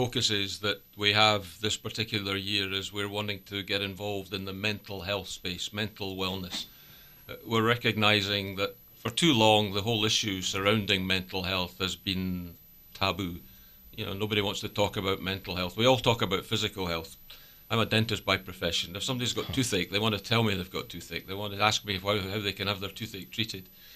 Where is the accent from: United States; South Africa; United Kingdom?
United Kingdom; Scotland; Well, as you might detect from my accent, it's not round these parts. And home is Scotland. We are from just outside of Edinburgh, in the Scottish borders, between Edinburgh and the English border. A beautiful part of the country, a very rural part of the country